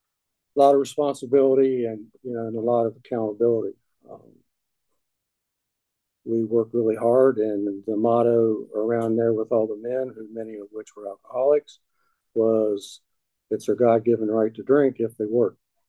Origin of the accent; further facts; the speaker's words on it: West Virginia, United States; So I was the oldest of four. I grew up in West Virginia in an alcoholic household.